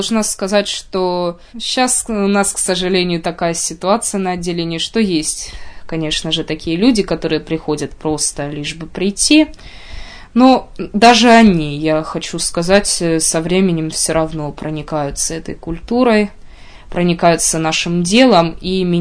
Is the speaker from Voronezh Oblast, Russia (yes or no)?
yes; Rossosh, Voronezh Oblast, Russia; я бы хотела приехать к себе на малую родину, это город Россош Воронежской области